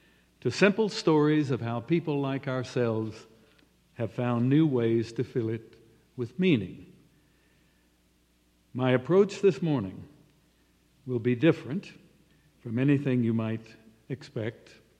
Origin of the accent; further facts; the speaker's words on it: Oklahoma, United States; but I grew up in Oklahoma, and the guy from Chicago who married my only sister called her with great affection through all their years together by the nickname Okie.